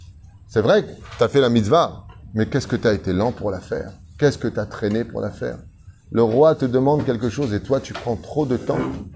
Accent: Tunisia; Bon, ça, c'est parce que je suis tunisien

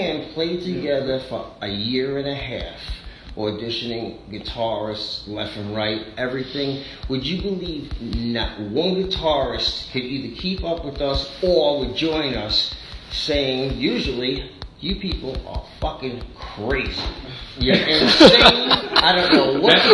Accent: New York, United States; Hey man, I'm from New York, man.

